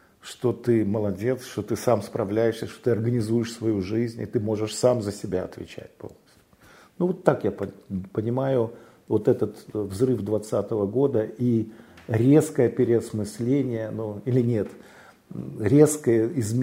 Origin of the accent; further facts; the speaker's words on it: Belarus; Мы стали говорить, что мы белорусы, и мы имеем право быть нацией.